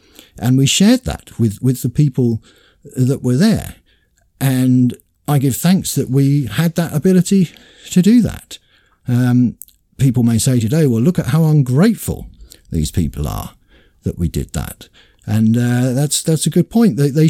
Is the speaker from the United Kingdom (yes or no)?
yes; United Kingdom; but of course I would say that because I'm British